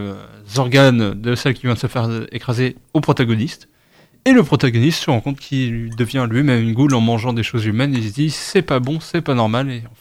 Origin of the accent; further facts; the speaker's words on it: France; Et je suis français moi, mon pinard.